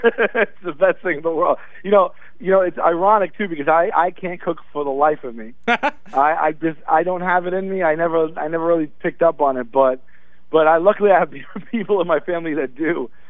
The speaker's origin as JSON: {"language": "English", "town": "New York City", "region": "New York", "country": "United States", "tie": "born or raised there"}